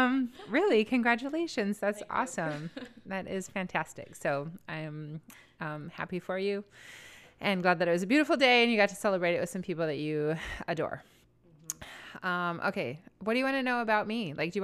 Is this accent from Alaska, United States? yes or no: no; Minnesota, United States; now in Washington, United States; No, I grew up in Minnesota, in northern Minnesota.